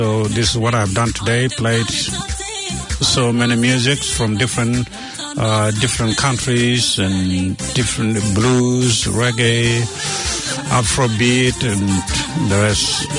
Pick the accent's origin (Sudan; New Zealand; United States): Sudan; I'm from Sudan originally